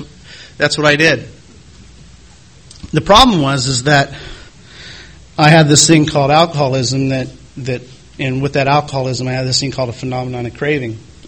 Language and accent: English; California, United States; I'm from God's country. I'm from a little mountain town outside of in between Yosemite and Kings Canyon National Park.